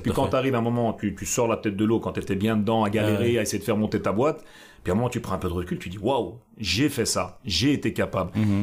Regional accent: Brussels, Brussels-Capital Region, Belgium; Et pourtant, je suis bruxellois, je suis né là

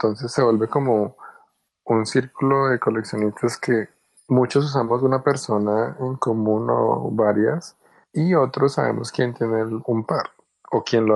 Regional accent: Colombia; yo soy colombiano.

